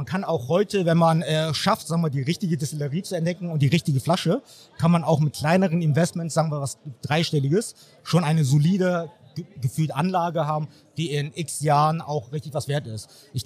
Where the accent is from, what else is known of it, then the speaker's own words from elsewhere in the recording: Hamburg, Germany; bin aus Hamburg